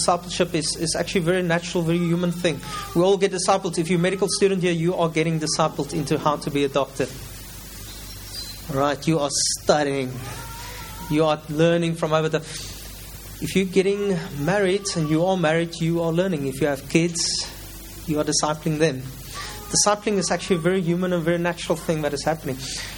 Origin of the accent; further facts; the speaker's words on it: Cape Town, Western Cape, South Africa; I'm from Cape Town, sunny Cape Town.